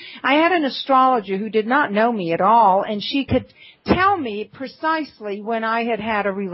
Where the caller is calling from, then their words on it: Georgia, United States; I am calling from the North Georgia Mountains. I shouldn't say I'm calling. I'm actually here with you from the North Georgia Mountains, and it is so beautiful tonight.